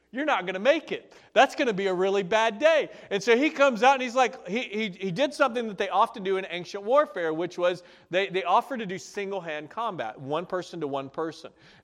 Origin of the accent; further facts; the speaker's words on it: Georgia, United States; Now, I grew up in Georgia on 86 acres in the woods, and there was a 12-acre lake right there.